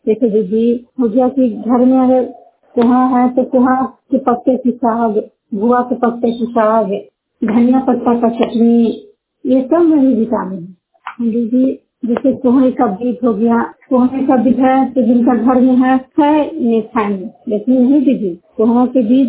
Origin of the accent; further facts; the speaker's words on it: Juniyar, Bihar, India; मैं नालंदा जिला हिलसा प्रखंड जुनियार गांव की निवासी हूँ